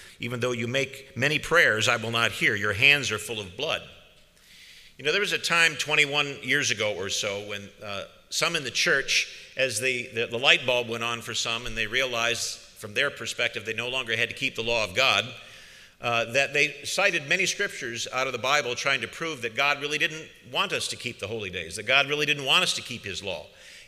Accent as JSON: {"language": "English", "town": "Madison Heights", "region": "Michigan", "country": "United States", "tie": "born or raised there", "said": "I grew up in Madison Heights, Michigan, outside of Detroit"}